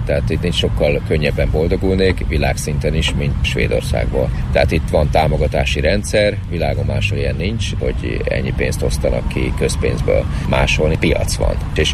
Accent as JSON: {"language": "Hungarian", "country": "Hungary", "tie": "born there", "said": "lehet, hogy svédnek születtem, csak itt Magyarországra, mert én nagyon megértem magam a svédekkel"}